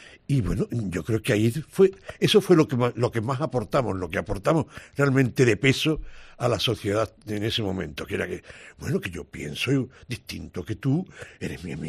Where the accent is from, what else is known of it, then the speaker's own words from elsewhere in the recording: Jaén, Andalusia, Spain; lo que sucedía en mi tierra, en Andalucía, sobre todo en Jaén